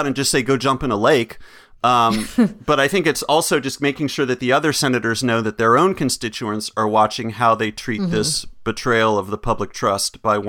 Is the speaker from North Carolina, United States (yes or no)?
yes; North Carolina, United States; this sketchy dude from North Carolina, my home state.